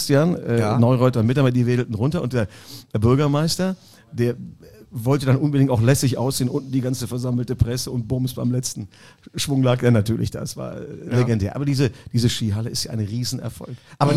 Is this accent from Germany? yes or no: yes; Neuss, North Rhine-Westphalia, Germany; also born or lived in Düsseldorf; Nein, bin ja hier in Düsseldorf geboren und dann in Neuss.